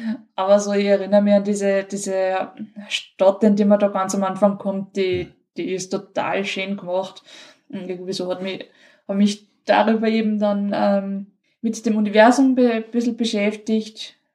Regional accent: Linz, Upper Austria, Austria; Ich komme aus Linz.

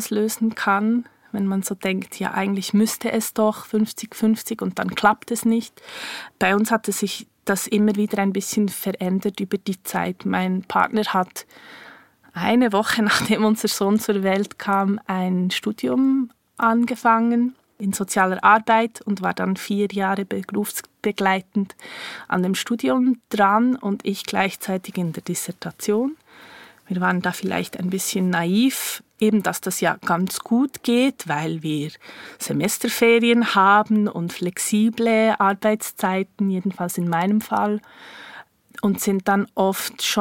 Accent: Bern, Switzerland; Ich bin im Altenbergquartier aufgewachsen, gerade an der Aare.

